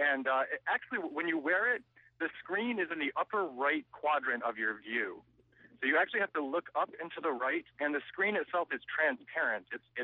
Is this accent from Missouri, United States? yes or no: no; New York, United States; now in San Francisco, United States; I grew up in the North Country, though, and I listen to WAMC on my iPhone streaming from.